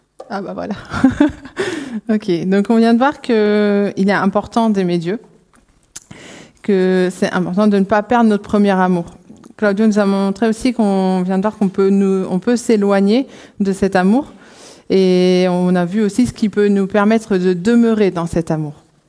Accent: Pays de la Loire, France; moved away as an adult; moi, je suis originaire de Vendée. Et quand je suis arrivée dans le Nord pour mes études, j'y suis finalement restée par amour aussi.

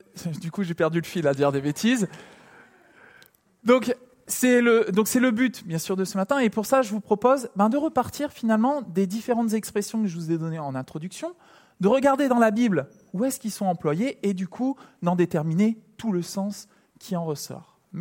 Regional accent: France; On est français

